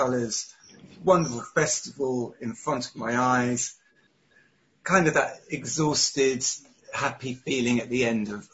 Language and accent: English; Brighton, South East England, United Kingdom; So I was growing up in Brighton, brilliant place to be a teenager, you know.